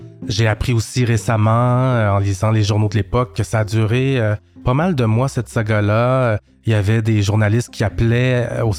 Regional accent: Quebec, Canada; On n'est plus des Français d'Amérique, on est des Québécois.

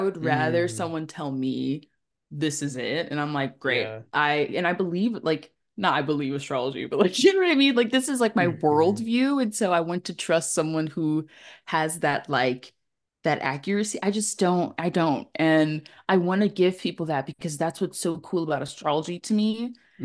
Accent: Philadelphia, Pennsylvania, United States; Oh, and I'm from Philly, and that's a huge part of my identity, and everyone needs to know that Philly is the greatest city on earth.

